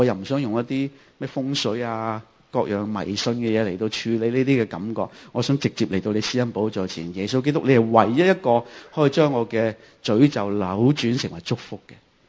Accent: China; 呢個根正苗紅，我哋中國人話係咪根正苗紅嘅人嚟到做祭司

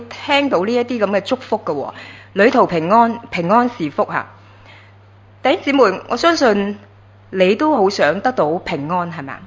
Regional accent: Hong Kong; 我们香港人的快乐指数呢，就由去年的72名就跌到75名，

